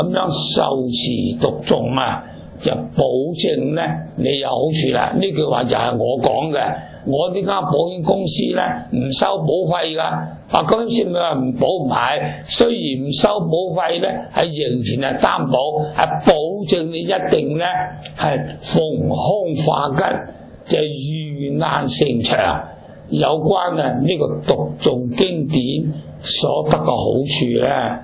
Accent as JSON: {"language": "Chinese", "region": "Tibet", "country": "China", "said": "就好像我们西藏人，我们对那些屋契啊，对那些债券啊，对那些股票尊重呢"}